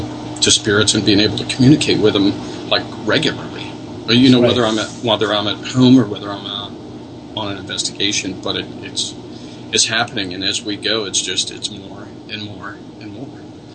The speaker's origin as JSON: {"language": "English", "region": "Michigan", "country": "United States", "tie": "born or raised there", "said": "Well, when I was growing up in Michigan, it was in my, my wonder years."}